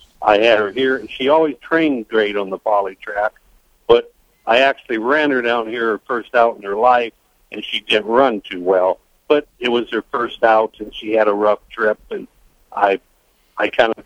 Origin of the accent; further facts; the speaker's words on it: Nebraska, United States; Well, no, I came from Nebraska.